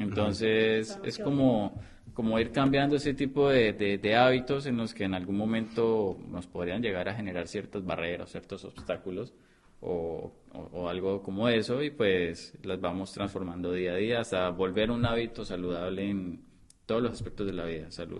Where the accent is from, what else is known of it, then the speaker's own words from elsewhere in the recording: Colombia; now in Tijuana, Mexico; Yo vengo desde Colombia. Esto, justamente por cuestión de mi relación con ella, con Lili, me vine para Tijuana.